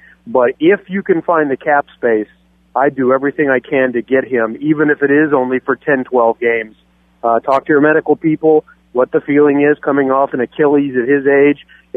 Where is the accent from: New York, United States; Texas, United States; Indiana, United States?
Indiana, United States; Indianapolis; Well, I'm from Indianapolis, so generally we are expected to really dislike